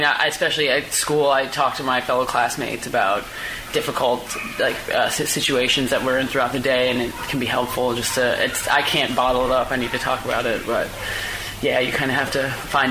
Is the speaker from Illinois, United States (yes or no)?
yes; Chicago, Illinois, United States; moved away as an adult; also born or lived in Canada; now in Melbourne, Australia; I'm from Chicago, so the vet school in my state is the University of Illinois